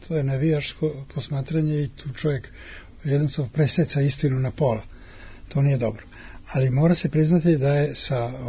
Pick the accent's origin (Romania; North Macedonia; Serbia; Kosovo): North Macedonia; kod nas u Makedoniji